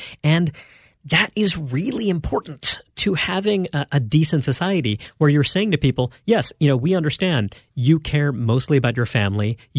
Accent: Brooklyn, New York, United States; You know, I grew up in Brooklyn, New York.

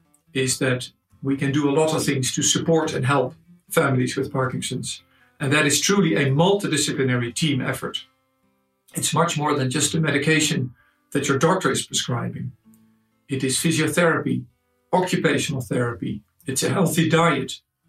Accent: Netherlands; English is a second language; Now, I'm from Holland. We don't do dimes in the Netherlands.

